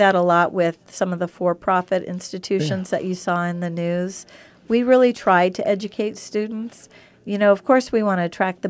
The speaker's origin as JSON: {"language": "English", "town": "San Diego", "region": "California", "country": "United States", "tie": "born or raised there", "said": "No, I grew up in San Diego."}